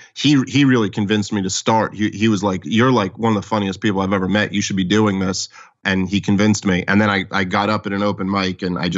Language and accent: English; New York City, New York, United States; because I grew up in New York City, but I didn't really know comedy clubs were a thing.